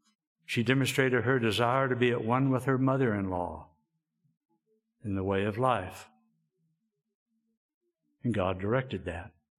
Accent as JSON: {"language": "English", "region": "Texas", "country": "United States", "tie": "born or raised there", "said": "Kind of surprised when I told you all I was born and raised in Texas, I didn't see any heads go down and just start shaking."}